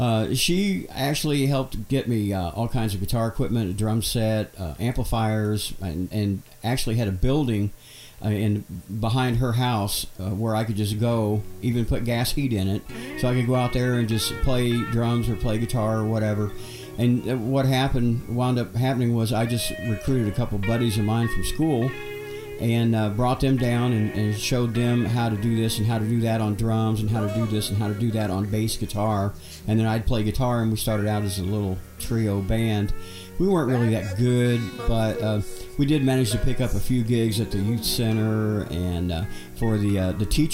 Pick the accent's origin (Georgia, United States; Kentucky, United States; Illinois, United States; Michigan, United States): Kentucky, United States; Cloverport; Born and raised in Breckenridge County, Kentucky. Grew up in Cloverport, went to school there, graduated high school, whole childhood right there in that one little town.